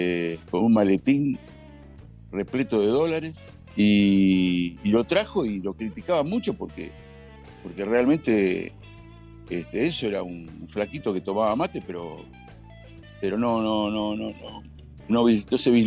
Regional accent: France; now in Argentina; Con mi viejo vinimos de Francia.

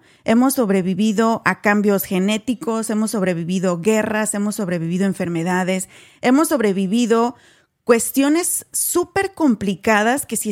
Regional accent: Mexico; nosotras venimos de México también

